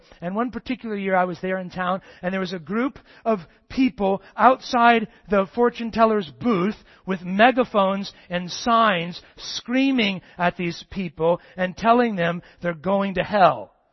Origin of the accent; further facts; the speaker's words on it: Circleville, Ohio, United States; I remember a couple of years ago, I was in my hometown, Circleville, Ohio, for the Circleville Pumpkin Show.